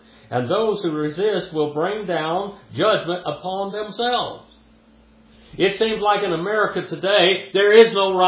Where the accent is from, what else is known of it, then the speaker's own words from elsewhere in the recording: United States; But me as an American Indian, I am an American. And my country is very important to me.